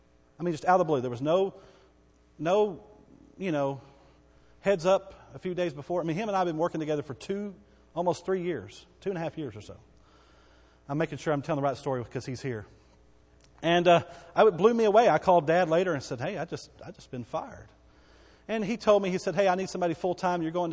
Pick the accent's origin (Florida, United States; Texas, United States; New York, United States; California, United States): Texas, United States; Bowie; I got to be a youth pastor at 18 years old in my hometown. The town I grew up in from the time I was 0 to the time I was 18. Bowie, Texas, the big city of Bowie, Texas.